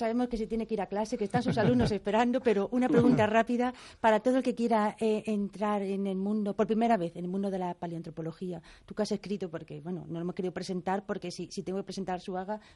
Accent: Community of Madrid, Spain; nos ayuda a recordar quiénes somos los madrileños por todo por toda nuestra historia

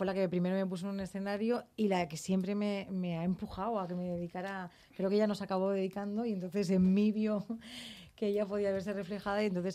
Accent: Barcelona, Catalonia, Spain; Yo soy Barcelona, mi familia toda es de Málaga, de Antequera. Pero yo nací y crecí allí, hice la carrera de cante flamenco allí en el SMUC, la Escuela Superior.

